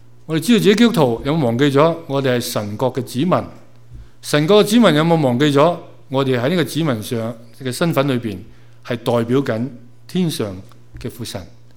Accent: Hong Kong; now in Canada; 没错，我们是加拿大人，我们都是中国人，我们都是香港来的、移民

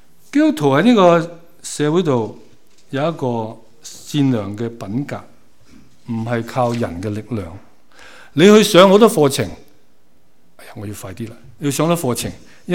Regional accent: China; 所以呢，我们中国人传福音其实好多对象的

